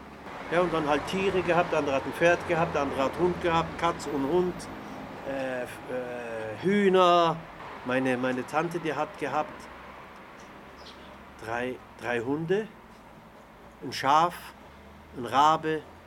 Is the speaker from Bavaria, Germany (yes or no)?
yes; Augsburg, Bavaria, Germany; ich bin in Augsburg geboren. 1958 bin ich geboren. Ja, 1958, da waren meine Eltern, haben da schon gelebt im Fischerholz unten. 6, 7 Jahre war ich da unten im Fischerholz, glaube ich.